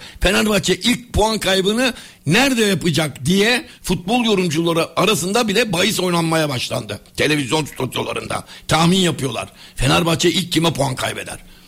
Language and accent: Turkish; Istanbul, Turkey; born there; Vefa statında yani Karagümrük statında doğdum ben orada doğdum. Benim doğum yerim orta sahada oldu.